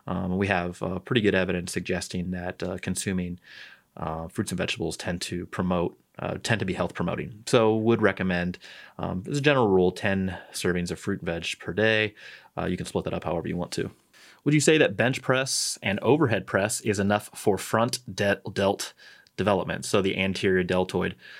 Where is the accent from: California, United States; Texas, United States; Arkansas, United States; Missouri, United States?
Missouri, United States; St. Louis; But yeah, I'm from St. Louis. I'm a Cardinals fan.